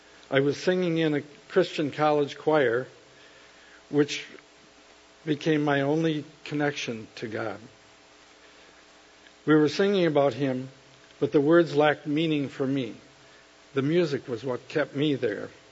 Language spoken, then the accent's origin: English; Neillsville, Wisconsin, United States; I was born and raised in Neillsville, Wisconsin.